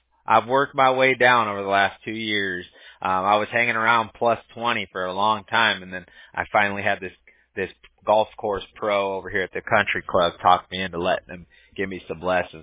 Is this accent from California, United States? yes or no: yes; Newport Beach, California, United States; I grew up in Newport Beach in Southern California.